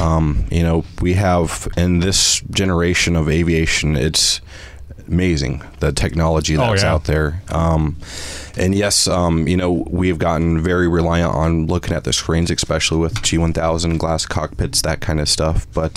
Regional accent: Iowa, United States; And so I'm from Iowa and stuff, and I went to a community college in northern Iowa

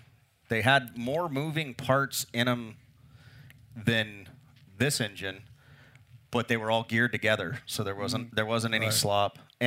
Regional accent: United States; The only thing the Americans built that it's will, and I'm biased because I'm American, I guess, but the only better airplane is a Bearcat.

